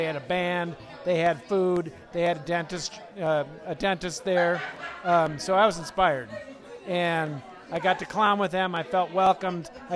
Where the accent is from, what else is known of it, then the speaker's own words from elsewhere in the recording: Urbana, Illinois, United States; I'm from Urbana, Illinois.